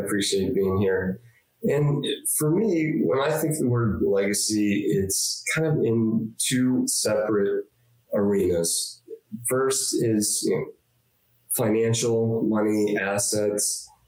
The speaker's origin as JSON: {"language": "English", "region": "New Jersey", "country": "United States", "tie": "born or raised there", "moved": "yes", "lives_now": "Florida, United States", "said": "So I grew up in New Jersey to a single mother and, you know, lived in the inner city for the beginning of my life and then moved to Florida due to medical reasons of my mother"}